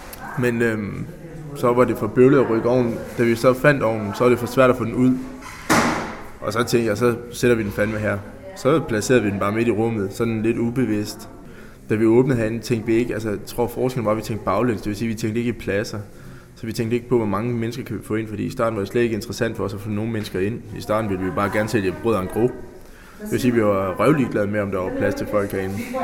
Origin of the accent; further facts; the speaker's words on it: Jutland, Denmark; Og jeg er sådan en ægte jyde